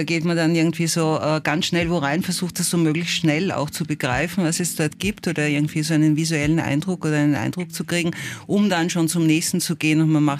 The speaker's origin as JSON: {"language": "German", "region": "Vienna", "country": "Austria", "moved": "yes", "lives_now": "Berlin, Germany", "said": "ich komme aus Wien, lebe jetzt schon seit 30 Jahren in Berlin"}